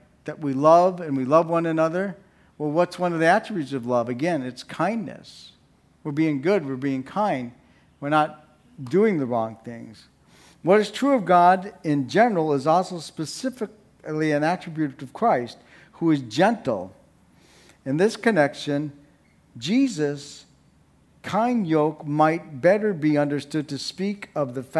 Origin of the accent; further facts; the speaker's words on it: Chicago, Illinois, United States; being an ex-Catholic Italian from Chicago. Now, I'm still Italian and I'm still from Chicago, but I'm an ex-Catholic.